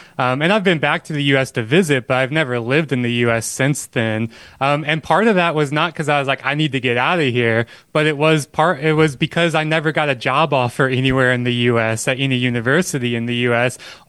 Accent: Mississippi, United States; born there; I'm from the U.S. and I did all of my, you know, I grew up, I was born in Mississippi

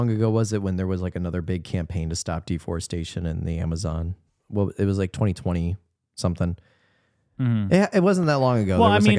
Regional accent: Indiana, United States; Yeah, I mean, even like my hometown, and like you know, Red State, Indiana, it's like even got like recycling.

